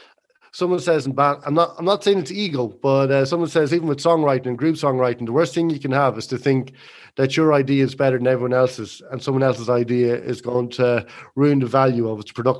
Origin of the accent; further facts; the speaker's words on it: Leinster, Ireland; we're living in Meath and, close to my hometown.